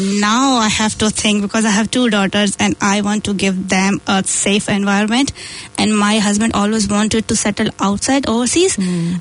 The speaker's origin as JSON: {"language": "English", "town": "Aligarh", "region": "Uttar Pradesh", "country": "India", "said": "I'm from North India, actually. I came from a small town there. So yeah, it's close to Delhi."}